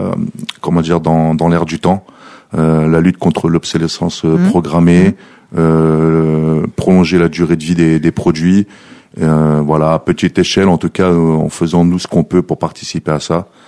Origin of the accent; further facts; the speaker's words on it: Sarcelles, Île-de-France, France; je suis un enfant de Sarcelles. J'ai grandi et évolué à Sarcelles.